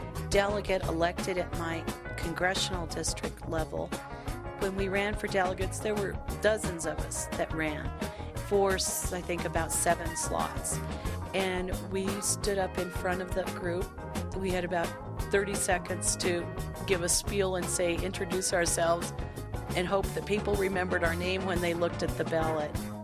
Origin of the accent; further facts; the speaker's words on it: Denver, Colorado, United States; And when I first walked into the Pepsi Center in Denver, I can't even describe how proud I was that to see my home city and state hosting this convention.